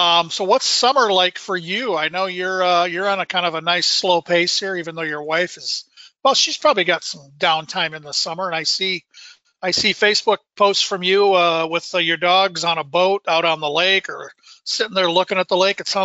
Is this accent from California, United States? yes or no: no; Iowa, United States; also born or lived in Phoenix; I'm from Iowa. I think we're fortunate to have ended up in Minnesota.